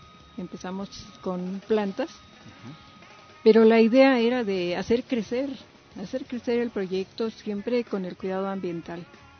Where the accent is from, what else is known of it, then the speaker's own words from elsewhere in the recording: Mexico City, Mexico; yo me crié en el Pedregal de Santo Domingo cuando era un lugar virgen